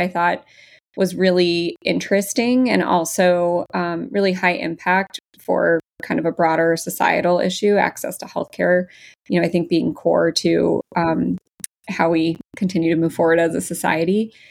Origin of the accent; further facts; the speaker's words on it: Palos Park, Illinois, United States; I grew up in Palos Park. It's out near the parks. So Tinley Park, Palos Park, Orland Park.